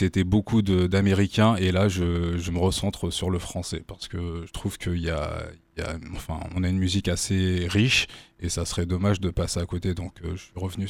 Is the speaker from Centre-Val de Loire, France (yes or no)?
yes; Orléans, Centre-Val de Loire, France; Je suis originaire d'Orléans